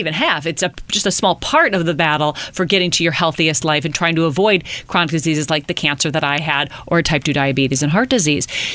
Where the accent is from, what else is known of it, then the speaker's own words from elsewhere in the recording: Minnesota, United States; You know, I grew up in Minnesota, land of cows.